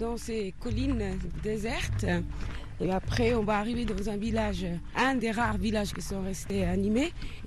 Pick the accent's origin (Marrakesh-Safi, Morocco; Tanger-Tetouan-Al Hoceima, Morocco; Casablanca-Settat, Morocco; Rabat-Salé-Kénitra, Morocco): Marrakesh-Safi, Morocco; Marrakesh; je suis native de Marrakech.